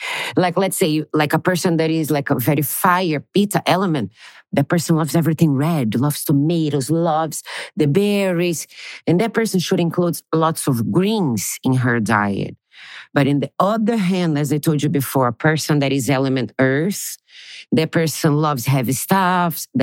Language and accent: English; Brazil; moved away; I'm originally from Brazil and I've been living here for 12 years.